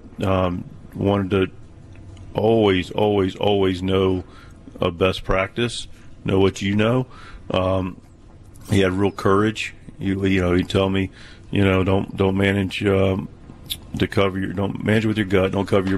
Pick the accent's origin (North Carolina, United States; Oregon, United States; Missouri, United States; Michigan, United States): North Carolina, United States; Charlotte; So my dad's from Baltimore. Mom's from Eastern Shore, Maryland. I was born in Charlotte, but grew up a Terrapin fan.